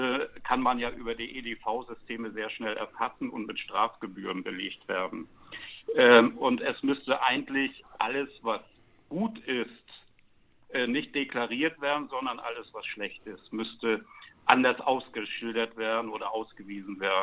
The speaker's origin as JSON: {"language": "German", "town": "Schwerin", "region": "Mecklenburg-Vorpommern", "country": "Germany", "tie": "born there", "said": "Ja, ich bin gebürtiger Schweriner, komme also aus einem Agrarbundesland, Mecklenburg-Vorpommern"}